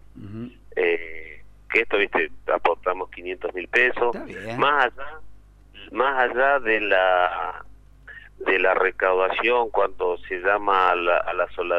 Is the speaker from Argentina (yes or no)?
yes; Argentina; aparte como buen argentino compramos a cuenta, ¿viste?